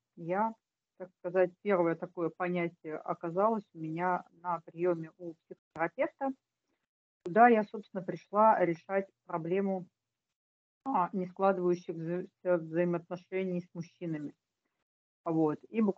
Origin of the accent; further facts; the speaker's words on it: Saint Petersburg, Russia; Я алкоголичка из Санкт-Петербурга.